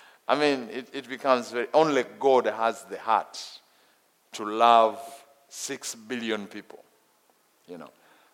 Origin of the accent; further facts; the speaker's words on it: Uganda; English is a second language; moved away as an adult; now in Kenya; I come from Uganda, but the Lord sent me to the nation of Kenya, where I'm doing ministry.